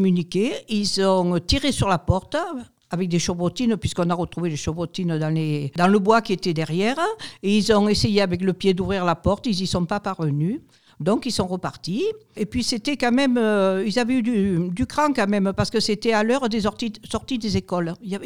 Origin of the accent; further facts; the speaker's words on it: Alençon, Normandy, France; Alors, je suis née à Alençon.